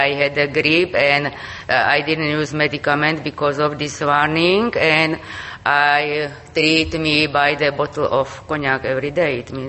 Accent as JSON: {"language": "English", "town": "Trnava", "region": "Trnava Region", "country": "Slovakia", "said": "I am from Slovak Republic, from Trnava."}